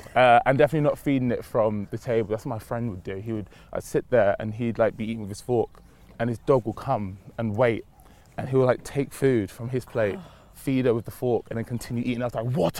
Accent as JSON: {"language": "English", "town": "New Cross", "region": "London", "country": "United Kingdom", "tie": "born or raised there", "said": "No, I grew up in New Cross. So born in Lewisham Hospital, grew up in New Cross for like 3 years or so."}